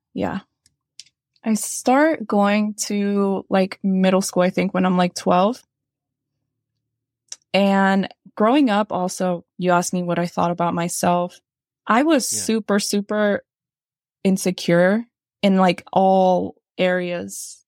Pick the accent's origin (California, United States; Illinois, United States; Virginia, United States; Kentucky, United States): California, United States; Sacramento; I grew up in Sacramento in California.